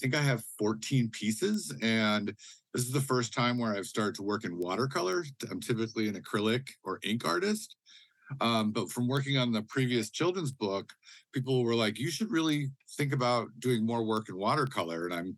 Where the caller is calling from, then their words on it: Duluth, Minnesota, United States; My family is from Grand Portage, and I'm joining you from Duluth, Minnesota.